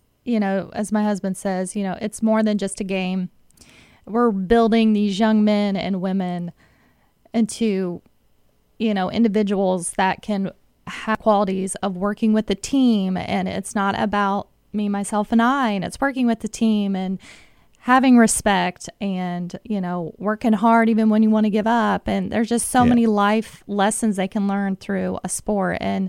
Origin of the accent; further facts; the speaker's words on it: Ohio, United States; I'm from Ohio